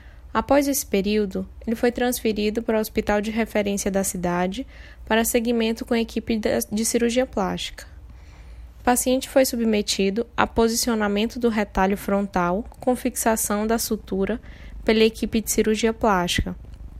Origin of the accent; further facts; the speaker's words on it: São Luís, Maranhão, Brazil; sou de São Luís, no Maranhão